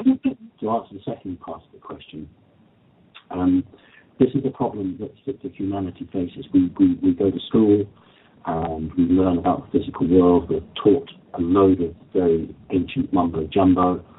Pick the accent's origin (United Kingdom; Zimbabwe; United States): United Kingdom; First of all, I'm obviously British and I use the word mantid.